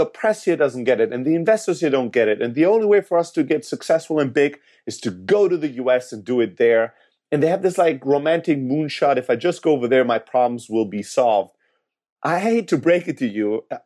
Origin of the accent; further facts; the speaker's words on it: Greece; I am from Greece, but Greece is really not economically or in any other way a great country to start a tech startup, right?